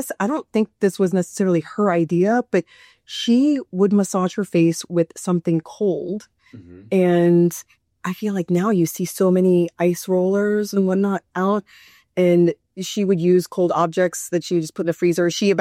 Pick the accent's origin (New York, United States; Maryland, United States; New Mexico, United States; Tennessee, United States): New York, United States; Tarrytown; Well, I actually grew up in New York.